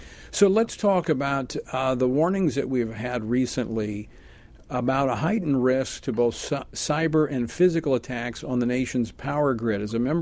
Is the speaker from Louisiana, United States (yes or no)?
yes; Louisiana, United States; my home state of Louisiana.